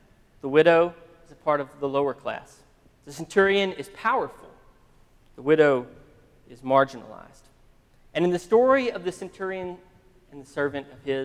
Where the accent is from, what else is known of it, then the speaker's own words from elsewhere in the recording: Abilene, Texas, United States; I heard a story recently about, I'm from Abilene, I heard a story about this young couple in Abilene